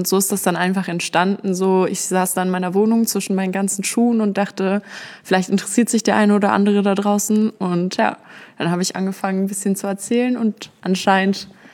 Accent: Berlin, Germany; now in Essen, Germany

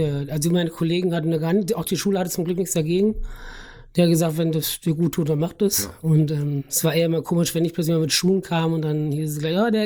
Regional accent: Schlitz, Hesse, Germany; also born or lived in Lauterbach; ich bin in Lauterbach geboren, aber dann in Schlitz aufgewachsen und jetzt bin ich das fast 40 Jahre dort auch gewohnt im Grunde, bis aufs Studium. 3 Jahre in Kassel studiert und ansonsten immer in Schlitz gewohnt.

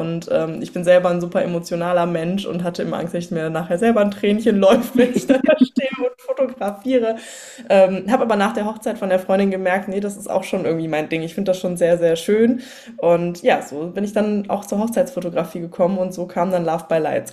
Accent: Cologne, North Rhine-Westphalia, Germany; ich komme aus Köln

